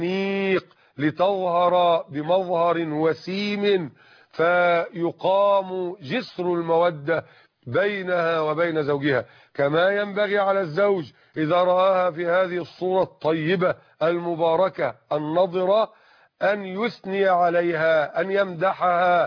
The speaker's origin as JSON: {"language": "Arabic", "country": "Egypt", "said": "الإزار يشبه عندنا في مصر ما يسمى بالجيبة"}